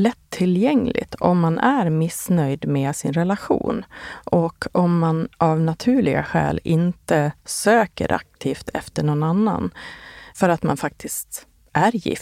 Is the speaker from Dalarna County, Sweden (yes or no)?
yes; Borlänge, Dalarna County, Sweden; now in Stockholm, Sweden; pendlade jag mellan min hemstad Borlänge och min mamma som hade palliativ vård hemma och att åka tillbaka till Stockholm för att jobba